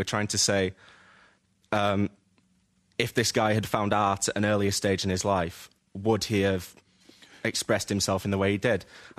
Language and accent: English; Garforth, Yorkshire and the Humber, United Kingdom; Garforth.